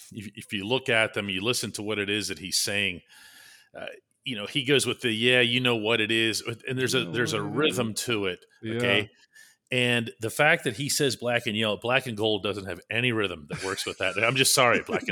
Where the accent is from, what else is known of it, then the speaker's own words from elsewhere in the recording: Pennsylvania, United States; born there; I was born in Pennsylvania.